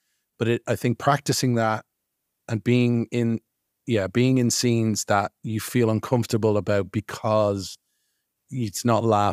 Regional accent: Ireland; now in London, United Kingdom; Yeah, I'm from Ireland originally, but I came to London.

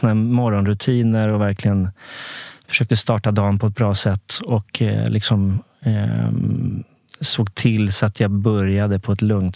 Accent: Lund, Skåne, Sweden; born there; Nej, men jag är född, jag är skåning från början.

